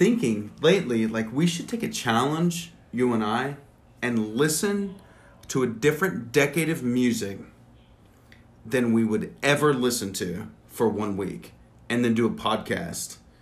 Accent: the South, United States; Like, we would do singings, is what we call it in the South. Okay? So I grew up

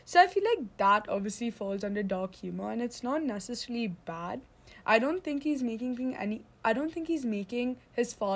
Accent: India; And obviously, as an Indian, I didn't think there was anything really wrong with this joke.

